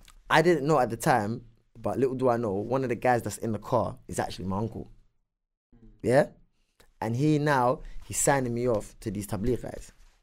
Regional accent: England, United Kingdom; Me, I'm from England

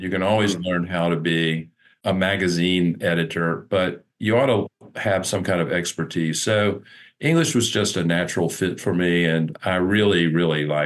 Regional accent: Roanoke, Virginia, United States; Well, I am a native of Virginia. I was born and raised in Roanoke. I attended the public schools here.

